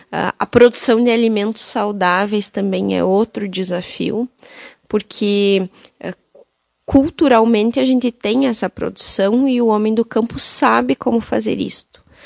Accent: Fontoura Xavier, Rio Grande do Sul, Brazil; Bom, eu, como sou da região aqui de Soledade, sou natural de Fontoura Xavier, onde resido com a minha família.

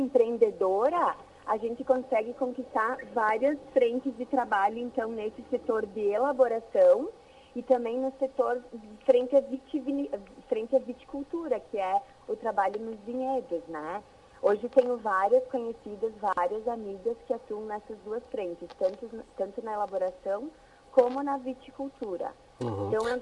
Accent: Garibaldi, Rio Grande do Sul, Brazil; eu sou natural de Garibaldi, nasci, fui criada na cidade, né?

